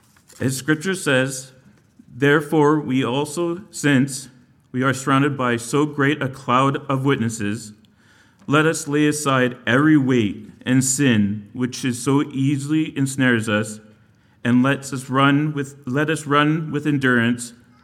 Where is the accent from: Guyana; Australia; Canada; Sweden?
Canada; Campbell River, British Columbia; I was born and raised in Campbell River, B.C.